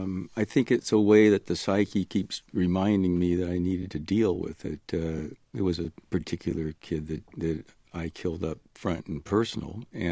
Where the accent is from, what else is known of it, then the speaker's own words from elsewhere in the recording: Oregon, United States; born there; He was born in North Vietnam. I was born in Oregon.